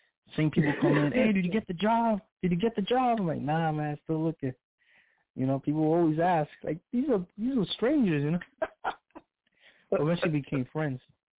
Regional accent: New York, United States; when he found out that I was speaking, you know, I was from New York

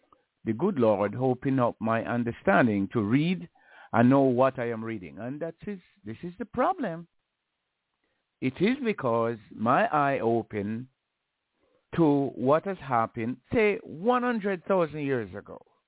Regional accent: Jamaica; I was born and raised in Jamaica with only church gospel

